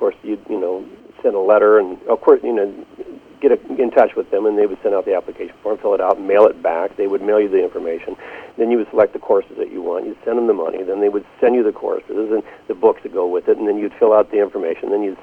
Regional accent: Longview, Washington, United States; Actually, I grew up in Longview, Washington.

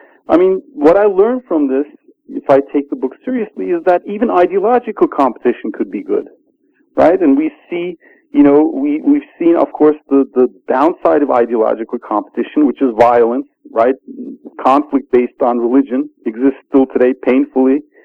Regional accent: Turkey; So growing up in Turkey in the 60s, 70s, and 80s, especially in urban areas, middle-class urban areas

